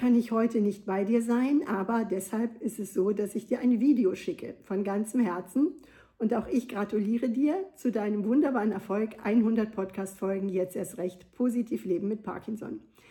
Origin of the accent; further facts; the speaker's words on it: Wuppertal, North Rhine-Westphalia, Germany; now in Bruchsal, Germany; Ich komme aus Wuppertal und wohne jetzt in Bruchsal.